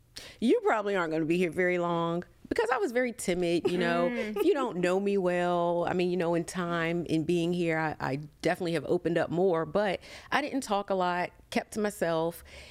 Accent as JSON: {"language": "English", "town": "Hampton", "region": "Virginia", "country": "United States", "tie": "born or raised there", "said": "So actually, I'm a true Hamptonian. I grew up in Hampton. I grew up on Chill Road, graduated Hampton High School, graduated Hampton University."}